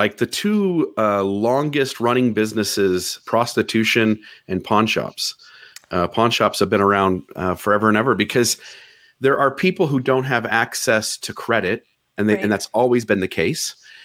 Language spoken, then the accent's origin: English; Ohio, United States; now in Hurricane, United States; Well, I'm from Ohio, and so the rest of the world says hurricane